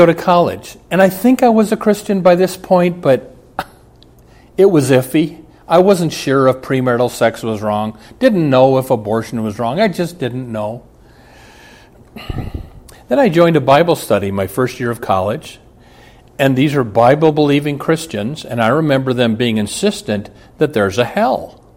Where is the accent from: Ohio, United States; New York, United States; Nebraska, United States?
Nebraska, United States; Omaha; I was raised in Omaha, Nebraska. My dad was Catholic. My mom was Lutheran.